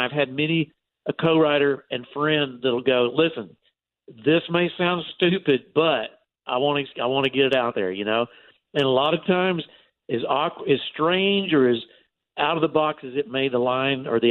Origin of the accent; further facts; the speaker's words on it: Texas, United States; I grew up in the 70s when the Texas music progressive country scene was exploding